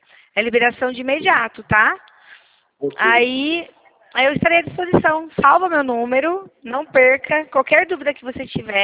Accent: Araras, São Paulo, Brazil; nós somos de Arara, São Paulo.

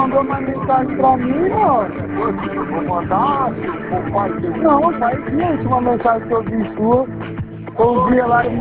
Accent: Paraná, Brazil; Mas daqui da região, porque eu sou do Paraná.

